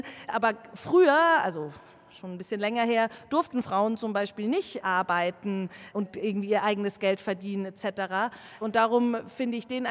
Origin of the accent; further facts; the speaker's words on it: Herrsching am Ammersee, Bavaria, Germany; Ich komme aus Herrsching am Ammersee.